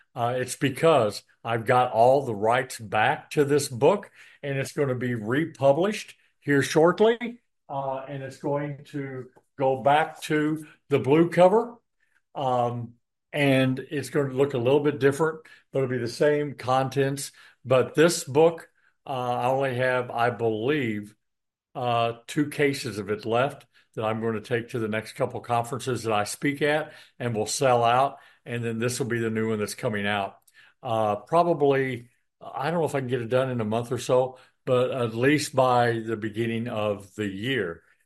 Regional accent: United States; That's one of the awesome things about being an American, is we get to vote and we get to help decide the future of our country.

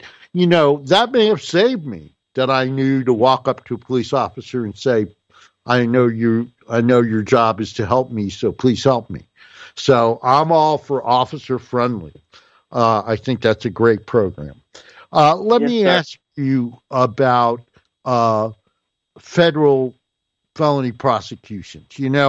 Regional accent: Newark, New Jersey, United States; I grew up in Newark, New Jersey.

